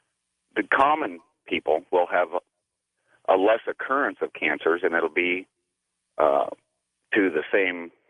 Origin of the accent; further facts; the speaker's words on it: Riverside, California, United States; I'm from Riverside, California.